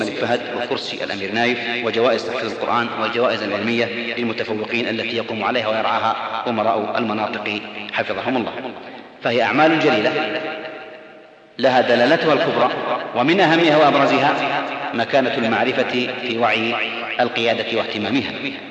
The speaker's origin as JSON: {"language": "Arabic", "country": "Saudi Arabia"}